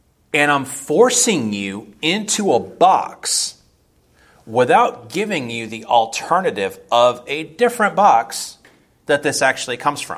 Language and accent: English; Florida, United States; For me, growing up in Florida, it was the boat ripples, the boat wake on the river.